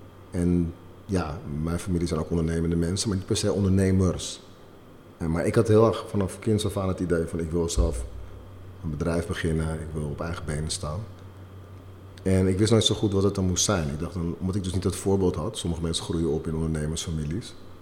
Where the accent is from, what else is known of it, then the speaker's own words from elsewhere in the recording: Netherlands; Ik ben grotendeels in Nederland opgegroeid. Niet alleen, maar wel het grootste deel van mijn jeugd was ik in Nederland.